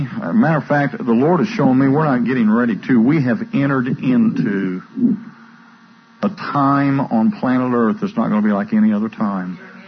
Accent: Indianapolis, Indiana, United States; We're from Indiana, from up around the Indianapolis area

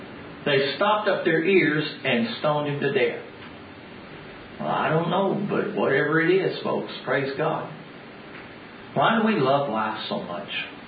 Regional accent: Dallas, Texas, United States; When I was a kid, we grew up in Dallas, and there was a huge orphan's home there, and we'd go by.

